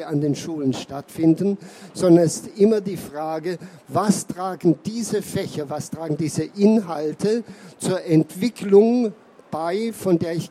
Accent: Vienna, Austria; Ich komme aus Wien. Ich war viele Jahre in Wien an der Waldorfschule tätig

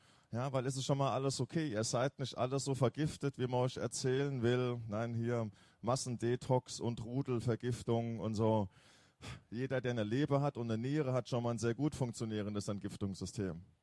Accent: Lorsch, Hesse, Germany; also ich komme aus der Nähe von Darmstadt, so ein kleines Nest in Südhessen, Lorsch

